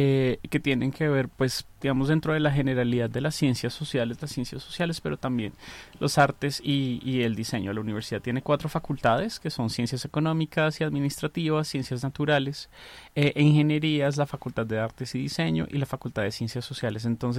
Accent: Facatativá, Cundinamarca, Colombia; yo realmente no soy de Manizales, yo soy de acá de Faca, somos aquí coterráneos con Dieguito, Facunos. Por cosas de la vida terminé estudiando en Manizales

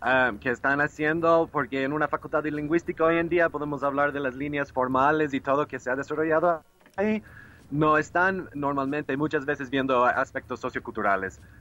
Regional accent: Texas, United States; Spanish is a second language; yo soy de Texas, estado de Texas en Estados Unidos, es un estado fronterizo con México, y bueno, usamos español casi tanto como inglés en ciertas partes de Texas, ¿no? Y yo estudiaba español toda la vida, me interesaba lenguas

